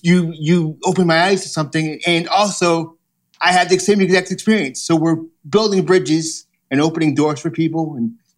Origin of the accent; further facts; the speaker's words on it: Boston, Massachusetts, United States; I'm from Boston originally.